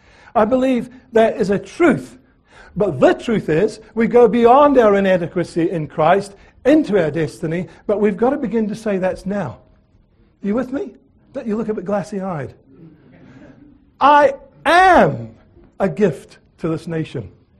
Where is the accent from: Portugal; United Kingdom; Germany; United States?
United Kingdom; Edinburgh, Scotland; now in New Zealand; because I was born and bred in Edinburgh, okay, in Scotland.